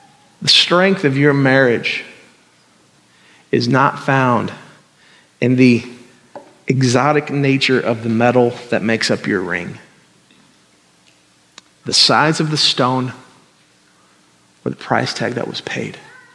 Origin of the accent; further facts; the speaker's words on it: Missouri, United States; So Bridget and I, we knew what it was because we're from Missouri.